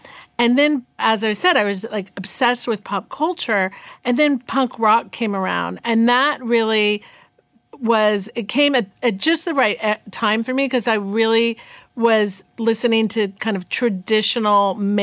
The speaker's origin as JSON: {"language": "English", "region": "California", "country": "United States", "tie": "born or raised there", "also_born_or_lived": "New York", "said": "like I was born in New York, but raised in Northern California."}